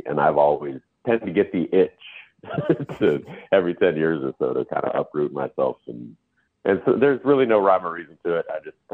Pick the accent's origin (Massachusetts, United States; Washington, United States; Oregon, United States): Oregon, United States; Salem; moved away as an adult; also born or lived in Portland, United States; now in New York, United States; I grew up in Portland. I grew up in Oregon